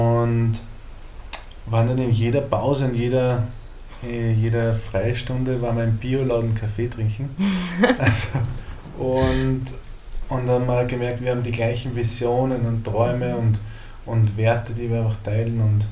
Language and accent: German; Mariazell, Styria, Austria; now in Tanzania; bin ursprünglich aus Österreich, aus der Steiermark, aufgewachsen in Mariazell. Das ist der nördlichste Punkt von der Steiermark. Und bin jetzt seit knapp einem Jahr auf Sansibar.